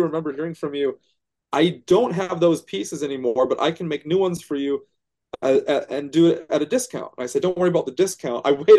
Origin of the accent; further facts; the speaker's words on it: Minnesota, United States; even though I grew up in Minnesota and he grew up in Turkey